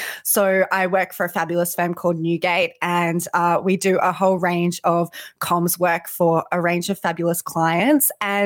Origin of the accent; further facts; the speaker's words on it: New South Wales, Australia; now in Perth, Australia; I'm from New South Wales.